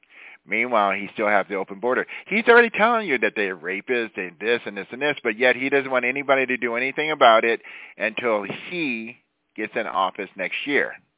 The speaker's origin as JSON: {"language": "English", "region": "California", "country": "United States", "said": "I'm from California"}